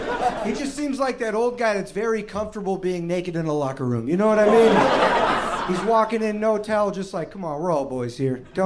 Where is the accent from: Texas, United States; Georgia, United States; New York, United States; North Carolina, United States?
Georgia, United States; moved away as an adult; I'm from Georgia. I used to be a sweet southern boy. You know, I lived here 6 years.